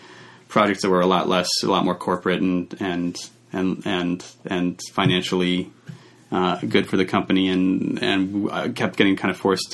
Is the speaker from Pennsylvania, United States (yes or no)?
no; New York City, New York, United States; I grew up in New York. Yes, guy? I grew up in Greenwich Village. So that was a nice place to grow up. I grew up right next to the Quad Cinema